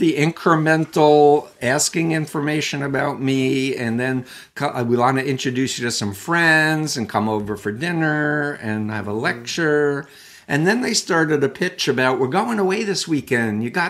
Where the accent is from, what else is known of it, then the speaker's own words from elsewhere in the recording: New York City, New York, United States; I was born in Flushing, Queens, New York. I actually grew up 1.3 miles from Donald Trump's childhood home in Jamaica Estates.